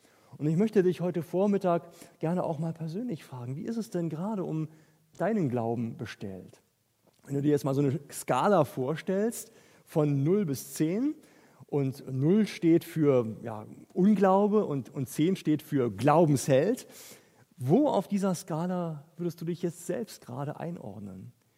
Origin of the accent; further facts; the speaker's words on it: Berlin, Germany; Es war in der Oberstufe auf dem Gymnasium in meiner Heimatstadt Berlin.